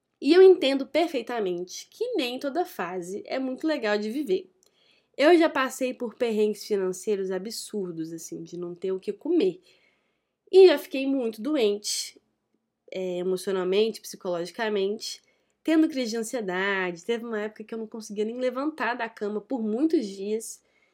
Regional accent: Minas Gerais, Brazil; Eu sou mineira, então eu amo tomar café

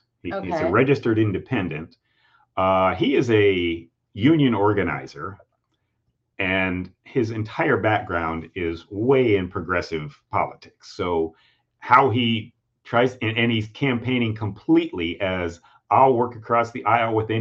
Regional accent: Florida, United States; My home state.

